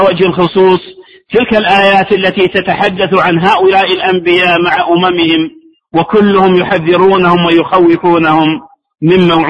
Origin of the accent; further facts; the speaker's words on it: Najd, Saudi Arabia; يذكرني هذا بقصة حقيقية وقعت عندنا في نجد، وصاحبها معروف عندنا